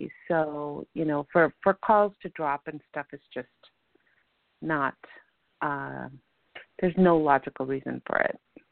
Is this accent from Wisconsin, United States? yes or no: no; East Los Angeles, California, United States; By the way, we're both from East LA. We didn't meet in East LA.